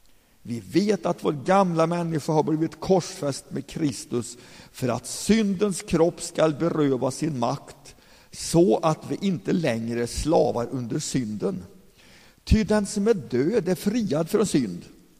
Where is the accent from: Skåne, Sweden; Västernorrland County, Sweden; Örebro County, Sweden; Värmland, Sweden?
Värmland, Sweden; Forshaga; När jag var 12 år gammal, då jag var uppväxt i baptistförsamlingen i Forshaga